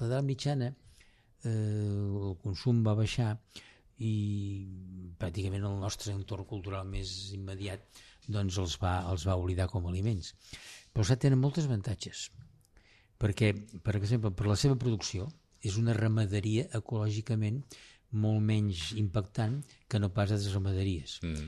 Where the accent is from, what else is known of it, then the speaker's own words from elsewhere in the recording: Badalona, Catalonia, Spain; jo sóc de Badalona